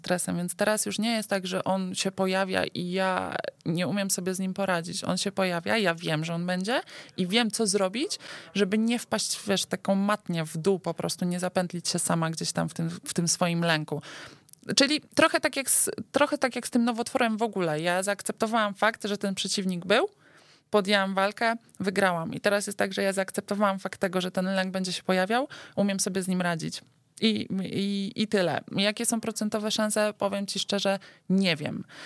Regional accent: Warsaw, Masovian Voivodeship, Poland; mamy dwie, które jesteśmy oboje warszawiakami

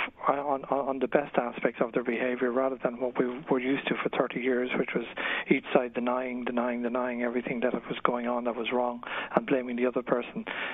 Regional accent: Ireland; Well, we have become conditioned as Irish people to believe that the British government

